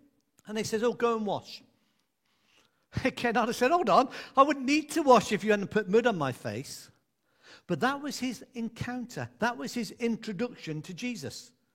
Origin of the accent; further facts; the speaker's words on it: United Kingdom; But we're British, so often it's just a handshake.